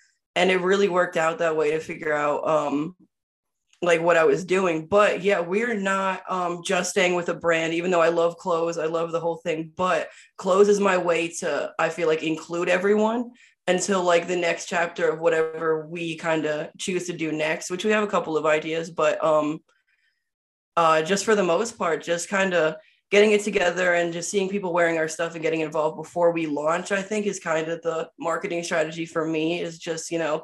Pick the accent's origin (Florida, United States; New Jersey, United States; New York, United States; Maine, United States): New Jersey, United States; now in Corpus Christi, United States; I'm from up north. I'm from New Jersey, so Corpus kind of embraced me in a place in a way that no other place has yet, I feel like.